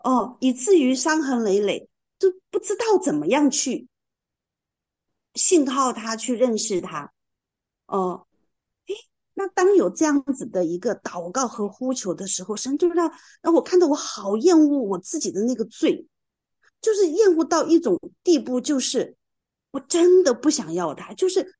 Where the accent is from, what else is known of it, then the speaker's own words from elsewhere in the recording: Chengdu, Sichuan, China; 因为我家是成都的嘛，干哈，老是感动我要来云南